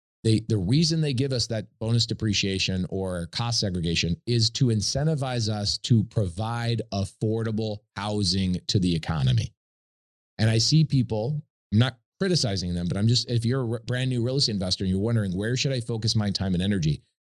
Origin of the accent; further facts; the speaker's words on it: United States; And I think as an American, it kind of hurts me to think, and the American dream that we all thought about